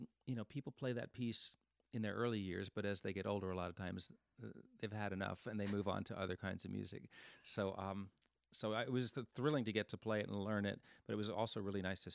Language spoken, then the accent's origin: English; New York City, New York, United States; But I grew up in New York City, which is a weird place to fall in love with the banjo